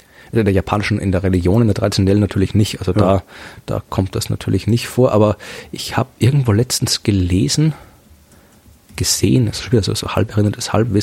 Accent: Austria; Aber Christkind ist bei uns in Österreich ganz klar.

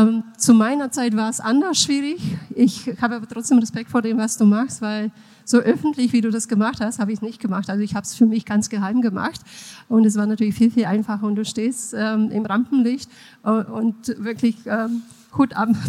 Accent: Bulgaria; moved away as an adult; now in Germany; Ich komme aus Bulgarien und da war das nicht möglich. Und dann bin ich irgendwann nach Deutschland gekommen zum Studieren.

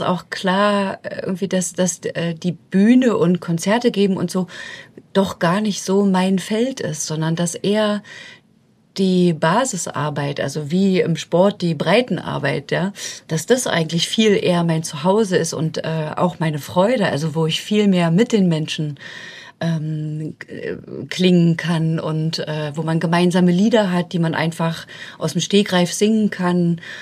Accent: East Germany, Germany; zu DDR-Zeiten, wo ich aufgewachsen bin

